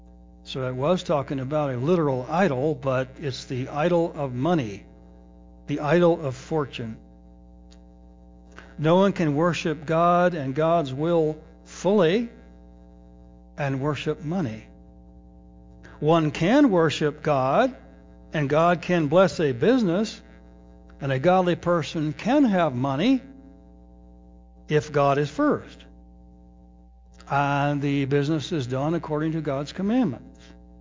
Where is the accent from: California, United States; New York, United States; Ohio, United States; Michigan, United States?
Michigan, United States; Battle Creek; since we're from Battle Creek, we saw Kellogg socks.